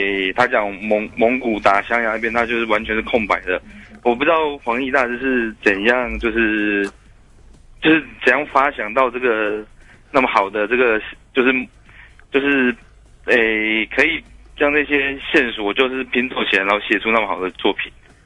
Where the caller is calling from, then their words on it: Tainan, Taiwan; 不得不扣的台南